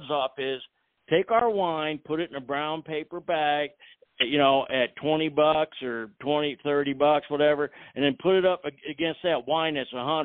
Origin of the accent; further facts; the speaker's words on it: California, United States; born there; I was born in California. I know that.